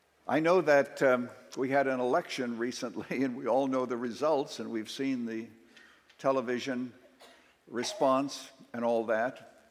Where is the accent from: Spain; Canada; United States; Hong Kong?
Canada; Remember, I was born and raised in Canada.